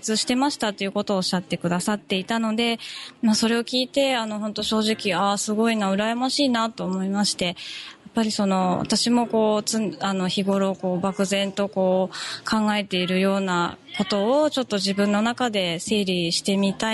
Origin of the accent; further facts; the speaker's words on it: Germany; now in Japan; でもやっぱり実際十何年間もドイツに住んでて、まあドイツで育ったようなものですので、